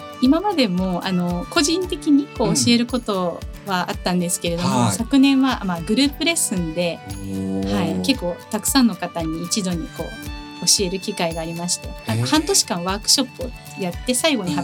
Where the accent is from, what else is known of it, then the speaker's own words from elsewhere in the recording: Sapporo, Hokkaido, Japan; 実際に私地元が札幌なんですけども、